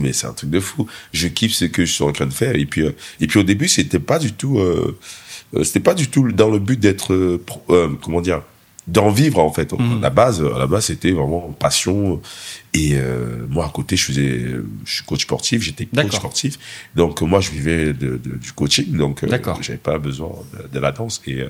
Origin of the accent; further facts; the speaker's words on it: Cameroon; born there; moi, je suis né au Cameroun, donc je suis français d'origine camerounaise. Je suis né au Cameroun